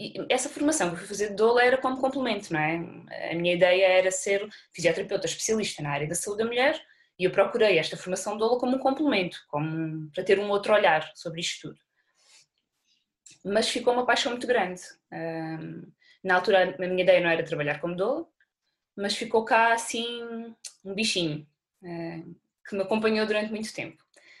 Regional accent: Évora, Alentejo, Portugal; retornei para Évora, a minha cidade natal

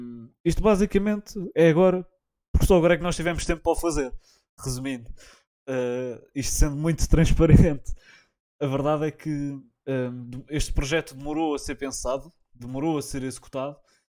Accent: Cascais, Lisbon, Portugal; tenho 16 anos, sou militante da Juventude Popular de Cascais, sou de Cascais

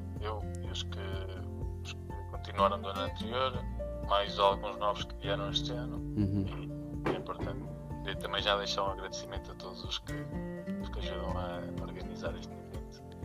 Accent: Guarda, Portugal; eu sou de Guarda

